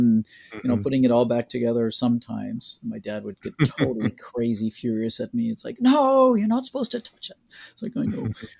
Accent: France; first language en; So my mother tongue, I guess, was English, because that's, you know, what was spoken part-time around the house, but really French was what I mainly grew up with, and still generally speak French. It's a little rusty. In France, I got really interested in electronics.

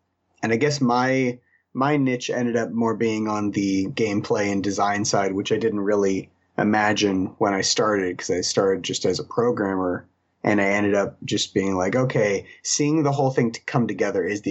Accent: Midwest, United States; now in Seattle, United States; I was from the Midwest originally, kind of in the middle of the U.S.

